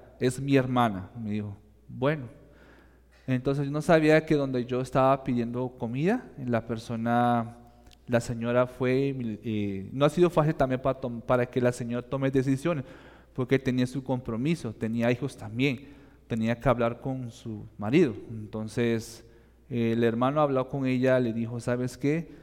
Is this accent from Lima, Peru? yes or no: yes; Lima, Peru; also born or lived in Pucallpa; Yo soy de Lima. Perdón, de Pucallpa, pero fui criado en Lima.